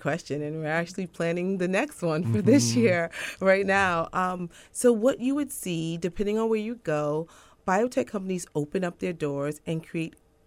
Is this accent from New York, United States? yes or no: yes; New York, United States; I grew up in East Harlem